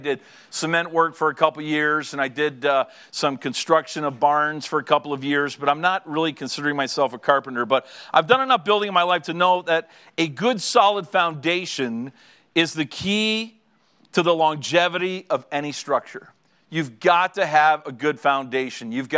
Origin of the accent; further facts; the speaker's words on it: Canada; I'm obviously from Canada.